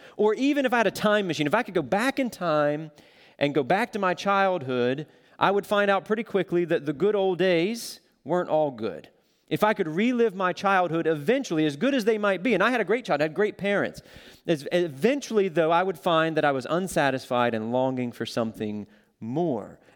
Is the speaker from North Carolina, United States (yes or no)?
yes; North Carolina, United States; So I grew up in North Carolina, and back in February of this year, my family and I actually were down there to participate in a memorial service for my brother.